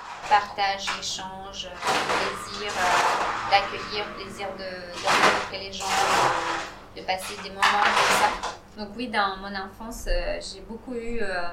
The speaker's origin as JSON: {"language": "French", "country": "Moldova", "said": "Oui, ça me plaisait, mais dans mon pays d'origine, qui est l'Moldavie, la cuisine était toujours le centre des événements"}